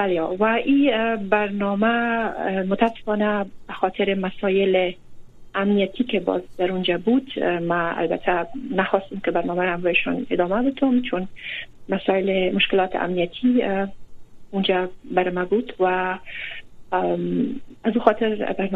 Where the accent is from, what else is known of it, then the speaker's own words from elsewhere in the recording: Germany; also born or lived in Kabul, Afghanistan; تحصیلات خود در آلمان ختم کردیم. مکتب در اونجا خواندم، در کابل تولد شدیم و در آلمان بزرگ شدیم.